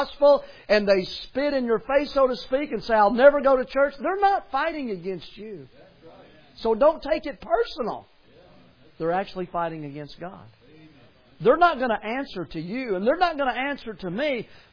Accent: Tennessee, United States; born there; now in Missouri, United States; I'm glad I'm an American, born in Tennessee. And I'm living in Missouri.

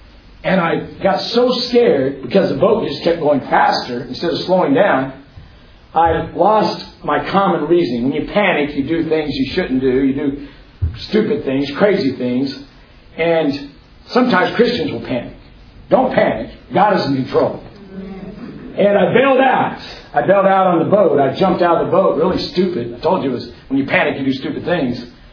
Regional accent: Florida, United States; Growing up in the Tampa Bay area is a popular sport.

